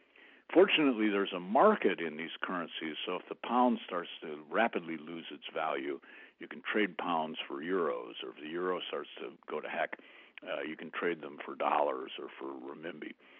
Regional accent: Toledo, Ohio, United States; And I grew up in the industrial Middle West, and I know, I grew up in Toledo, Ohio.

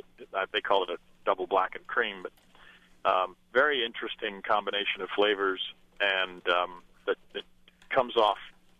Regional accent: New York, United States; So I'm from New York, and they do all kinds of strange stuff out there, of course.

